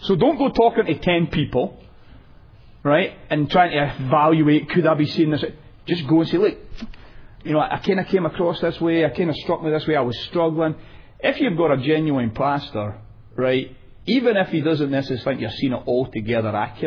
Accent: Scotland, United Kingdom; now in California, United States; as a Scotsman, particularly coming into California

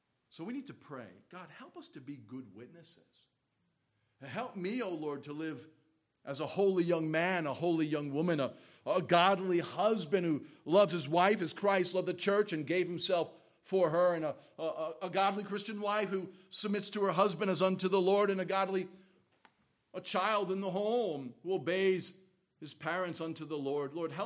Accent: New York, United States; I'm from New York. That's how we speak.

